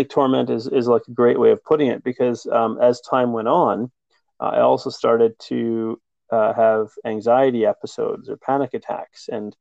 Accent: Vancouver, British Columbia, Canada; I grew up in Vancouver, which is quite a multicultural city. There's a lot of different ethnicities there

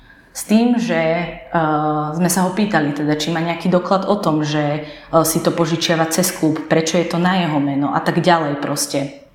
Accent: Levice, Nitra Region, Slovakia; now in Bratislava, Slovakia; moja mama prišla do Bratislavy, pretože my sme z Levíc

